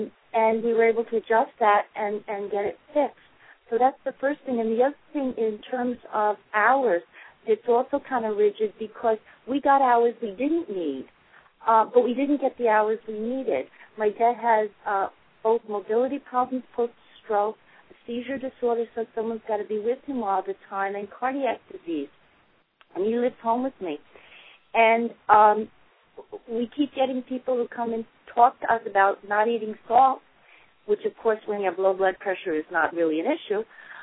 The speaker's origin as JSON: {"language": "English", "region": "New York", "country": "United States", "said": "I'm from New York."}